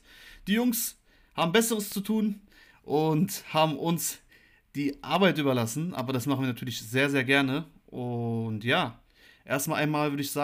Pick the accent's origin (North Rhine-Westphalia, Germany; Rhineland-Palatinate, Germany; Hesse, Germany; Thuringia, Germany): Hesse, Germany; Frankfurt; Als Frankfurter bzw. als MTKler fühlt man sich auf jeden Fall geschmeichelt